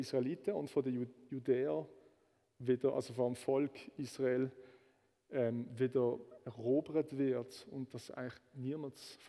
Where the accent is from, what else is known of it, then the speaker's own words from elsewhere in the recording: Switzerland; Und ich denke auch, wir als Schweizer können uns da nicht rausnehmen.